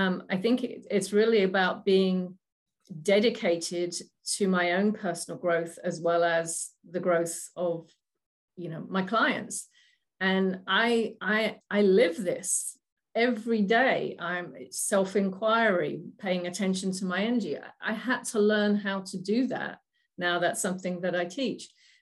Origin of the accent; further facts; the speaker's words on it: England, United Kingdom; moved away as an adult; also born or lived in St. Louis, Missouri, United States; now in Oregon, United States; From England originally, yeah.